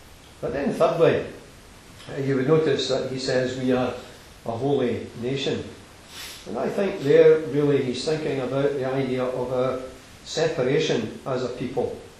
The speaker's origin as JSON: {"language": "English", "region": "Scotland", "country": "United Kingdom", "said": "We like to think perhaps that we're Scottish, and maybe some of you are thinking about the referendum that's coming off soon and what you're going to do there."}